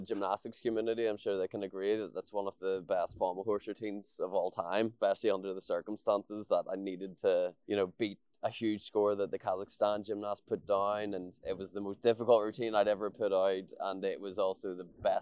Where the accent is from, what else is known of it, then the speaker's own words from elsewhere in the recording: Newtownards, Northern Ireland, United Kingdom; now in Bangor, United Kingdom; We're in Bangor, County Down, close to my hometown of Newton Ards, but I have recently bought a house here in Bangor.